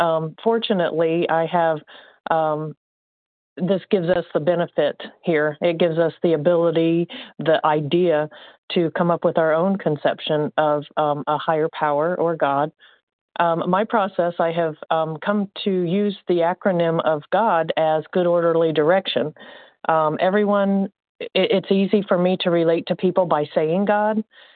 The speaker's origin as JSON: {"language": "English", "region": "Indiana", "country": "United States", "said": "Good morning. This is … I'm from Indiana."}